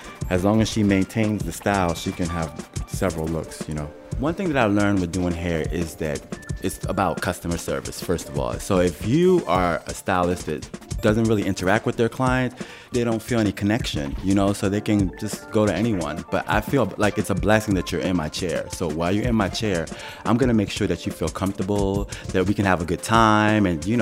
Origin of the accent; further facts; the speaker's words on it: New York, United States; moved away as an adult; I'm from New York. I moved out here. I got a job at a salon.